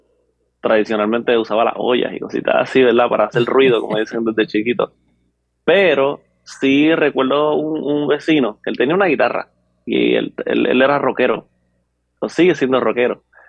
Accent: Naguabo, Puerto Rico; Actualmente tengo 28 años y soy de Naguabo, como tal.

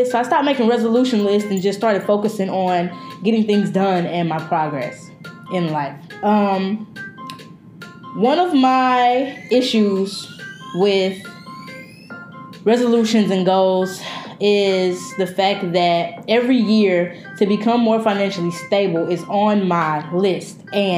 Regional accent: Fort Worth, Texas, United States; now in New York, United States; So yeah, I live in New York. I'm from Fort Worth, Texas, but I live in New York, and she mails them to me.

